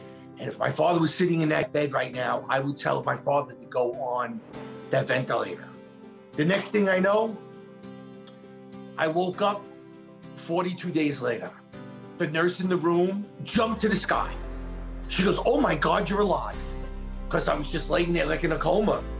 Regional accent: Staten Island, New York, United States; I'm from Staten Island, New York.

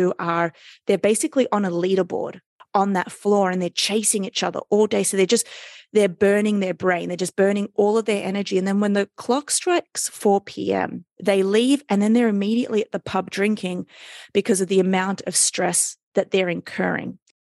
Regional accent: Sydney, New South Wales, Australia; now in New York City, United States; So I live in New York City, but I am Australian from Sydney, and you've caught me back in Sydney.

